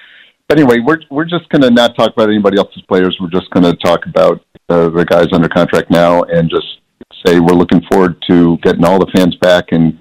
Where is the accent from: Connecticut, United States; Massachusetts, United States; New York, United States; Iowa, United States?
Massachusetts, United States; Boston; It's just part of growing up in Boston and realizing how much the entire medical community in Boston not only helps us all here in New England